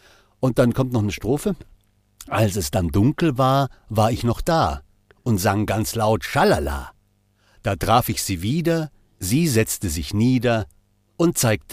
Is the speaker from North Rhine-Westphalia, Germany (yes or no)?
no; Bavaria, Germany; Also der hatte so ein Wimmerl, sagt man bei uns in Bayern.